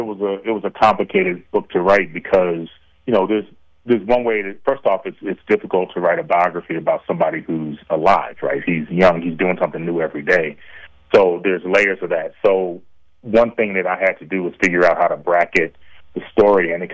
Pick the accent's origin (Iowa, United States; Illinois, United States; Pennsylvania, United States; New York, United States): Illinois, United States; Chicago; I grew up in Chicago in the 70s, so Ali was kind of a presence both real and imagined for us.